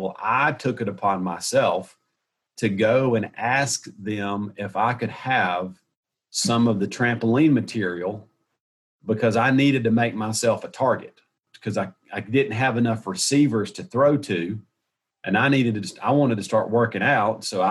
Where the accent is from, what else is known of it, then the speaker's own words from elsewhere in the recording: Hartwell, Georgia, United States; I grew up in Hartwell, and we were literally in the shadows of the arches of Athens, basically.